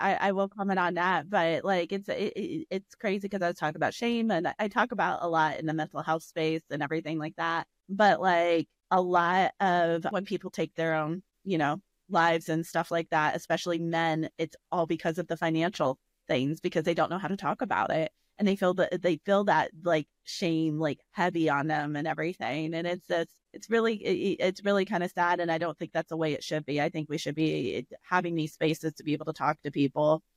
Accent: Dayton, Ohio, United States; I'm from Dayton, Ohio.

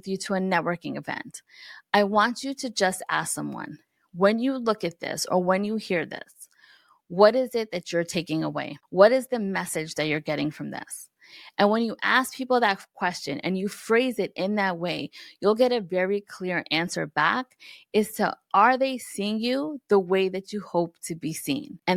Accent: New York, United States; And I say this with love, but I'm from New York, so brace for impact.

